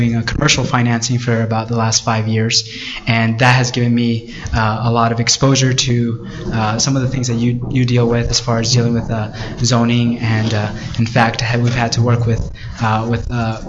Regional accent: Miami, Florida, United States; I grew up in Miami, Florida, and that was not the case where I grew up.

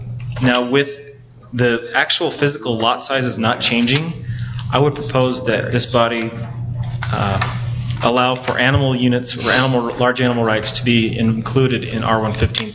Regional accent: Pleasant Grove, Utah, United States; I lived in Pleasant Grove for 25 years, and there are some old-timers in Pleasant Grove that would rather die and roll up in their graves than leave Pleasant Grove.

